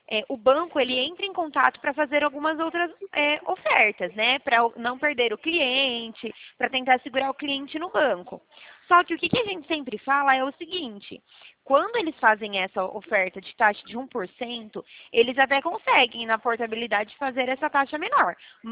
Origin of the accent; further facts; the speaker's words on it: São Paulo, Brazil; Eu sou do interior de São Paulo.